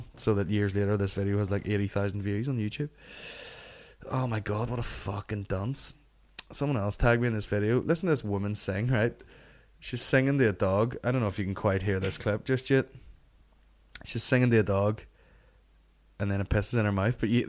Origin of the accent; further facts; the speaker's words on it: Northern Ireland, United Kingdom; I'm fucking from Northern Ireland and I have barely left my fucking house ever and never met anyone that wasn't me or my family or lived in this small town.